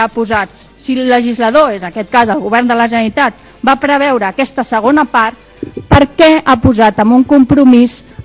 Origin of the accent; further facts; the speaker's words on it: Catalonia, Spain; nosaltres som respectuosos amb l'independentisme, com a demòcrates i com a catalans